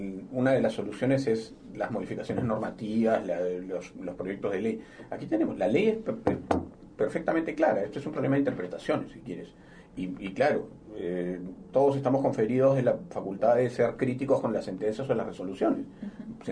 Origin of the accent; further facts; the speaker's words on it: Honduras; Hay países, yo vengo de Honduras, por ejemplo, y ese es uno de ellos